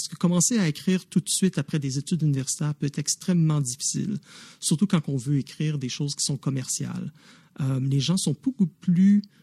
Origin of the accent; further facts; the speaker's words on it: Montreal, Quebec, Canada; born there; now in Ottawa, Canada; Je suis né à Montréal, mais j'habite maintenant à Ottawa.